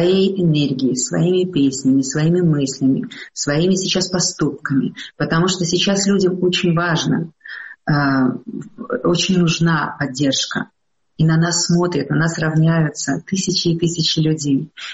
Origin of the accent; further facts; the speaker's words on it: Belarus; Мы же белорусы терпеливые люди